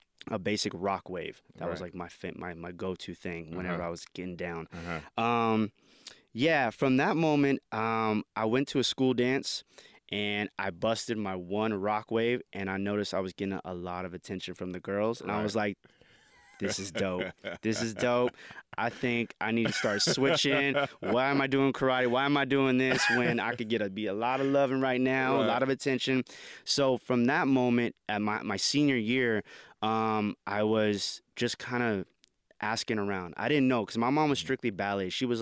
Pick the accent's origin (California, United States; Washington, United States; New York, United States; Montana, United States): California, United States; Los Angeles; growing up in the Silver Lake / Echo Park area, 90s, not so much of your fun neighborhood.